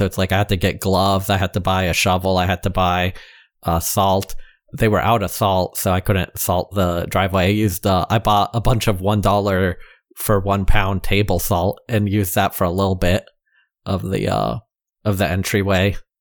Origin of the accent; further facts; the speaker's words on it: the South, United States; and the first time as a Southerner.